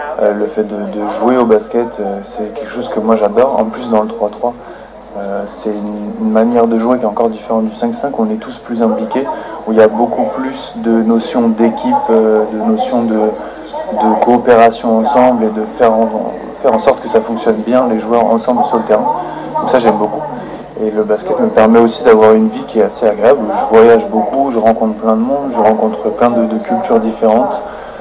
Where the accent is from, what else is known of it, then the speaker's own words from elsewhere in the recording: France; Et je suis français.